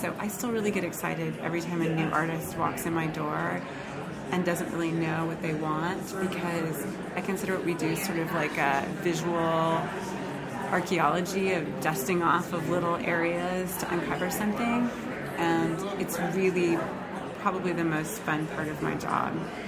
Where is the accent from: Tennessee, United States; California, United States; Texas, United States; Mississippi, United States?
Texas, United States; I grew up in Texas, and we would go to the Houston Rodeo.